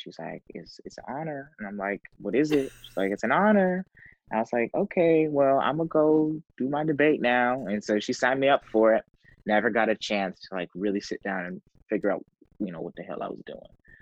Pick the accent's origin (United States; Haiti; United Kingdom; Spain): United States; Austin, Texas; also born or lived in Chicago; I moved to Austin when I was very young. I did, however, spend large chunks of my life as much as like months at a time back home in Chicago.